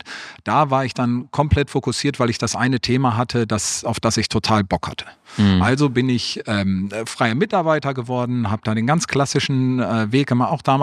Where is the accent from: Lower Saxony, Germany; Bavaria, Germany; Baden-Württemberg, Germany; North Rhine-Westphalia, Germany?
North Rhine-Westphalia, Germany; ich komme ja ursprünglich aus dem Ruhrgebiet.